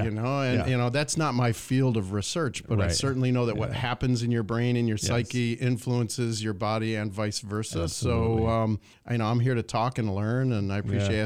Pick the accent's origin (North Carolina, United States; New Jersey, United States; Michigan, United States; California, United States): Michigan, United States; Detroit; So I tell people I grew up in Metro Detroit, which it's not a specific place because when I was young, my folks split up and my dad lived in downtown Detroit and my mom lived out in the suburbs.